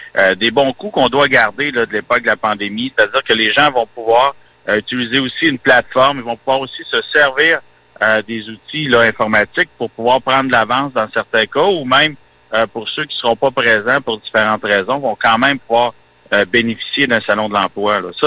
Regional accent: Trois-Rivières, Quebec, Canada; born there; Moi, je suis né à Trois-Rivières. Mon père travaillait dans les papetières à l'époque où les moulins à papier roulaient à plein régime.

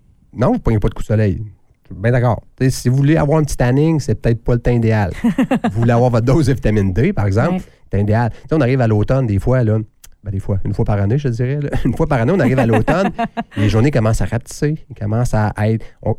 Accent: Quebec, Canada; on a 4 belles saisons au Québec. Fait que d'aller dehors, là, on a les plus beaux. C'est pas parce qu'on est ici, pas parce qu'on est Canadien

